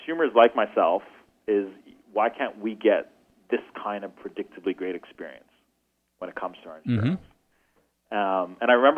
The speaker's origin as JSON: {"language": "English", "region": "Goa", "country": "India", "tie": "born or raised there", "second_language": "English", "lives_now": "Canada", "said": "I'm from Goa in India, which is a very small Portuguese colony on the west coast of India. Culture is very similar to Portugal, dialects, food."}